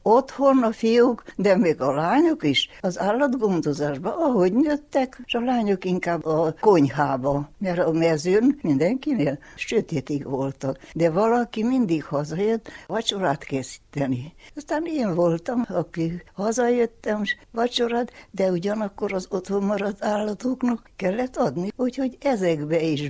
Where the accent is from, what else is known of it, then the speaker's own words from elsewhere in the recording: Küküllődomb, Mureș County, Romania; Dombon születtem, Kükölődombon. Fölműves szülők voltak a szüleim, és 4 gyerekük volt. És ott nőttünk fel.